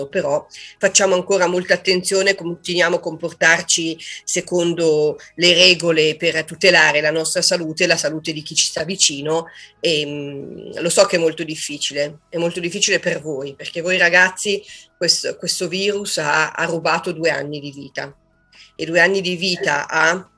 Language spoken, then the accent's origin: Italian; Ferno, Lombardy, Italy; dico che sono una giallista e una giallista può vivere solo in Ferno. Però scherzo anche con il nome del mio paese per un'altra cosa, perché io vivo in un cinema ristrutturato.